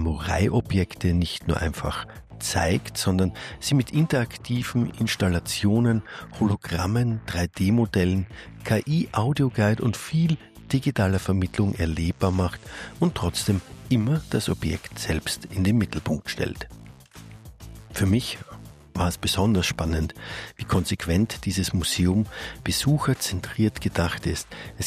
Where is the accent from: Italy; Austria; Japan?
Austria; now in Berlin, Germany; Das darf ich als Österreicher sagen.